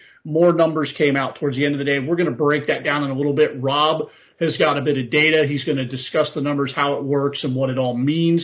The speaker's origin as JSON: {"language": "English", "region": "Florida", "country": "United States", "tie": "born or raised there", "also_born_or_lived": "Tennessee / New York", "moved": "as an adult", "said": "I grew up in Florida, and while we're on this subject, and you know, I moved away when I was like 19. I moved to Tennessee for a year."}